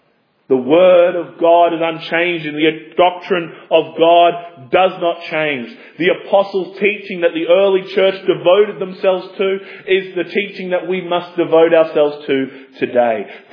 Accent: Australia; That is why I, as an Australian, can come to Scotland and have fellowship with you. I have a different cultural background to what you have.

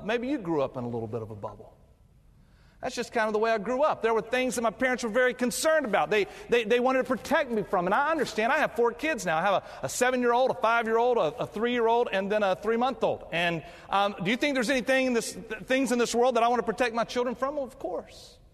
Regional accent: North Carolina, United States; also born or lived in Tennessee; Well, I was born in Tennessee, and I lived there until I was 5 years old. Then my family moved to North Carolina, and then I was educated here in South Carolina.

